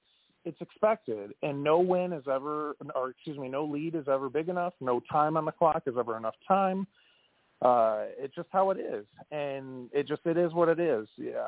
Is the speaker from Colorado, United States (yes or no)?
no; Pontiac, Michigan, United States; Like, again, I'm from Pontiac. I didn't choose the Lions. The Lions chose me.